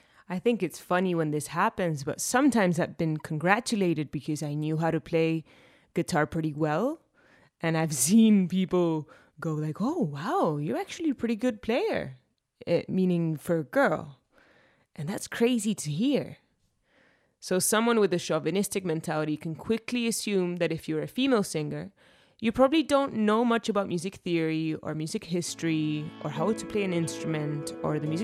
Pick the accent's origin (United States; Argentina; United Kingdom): Argentina; from Argentina.